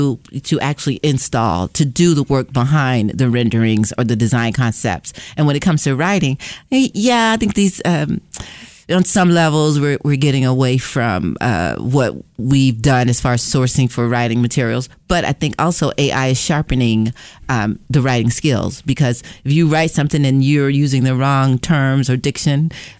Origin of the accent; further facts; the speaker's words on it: Florida, United States; also born or lived in New York; I was born in New York, but grew up in Florida.